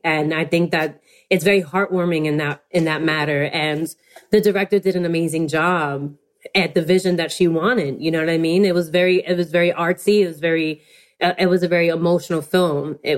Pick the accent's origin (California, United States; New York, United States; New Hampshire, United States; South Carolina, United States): New York, United States; New York City; I always been proud to be Dominican American, and being a New Yorker on top